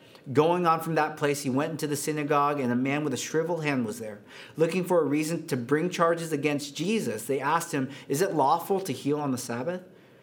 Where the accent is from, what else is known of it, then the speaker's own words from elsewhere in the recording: United States; born there; And so my wife, that's, again, I was born in America, but I didn't have the same experience of America.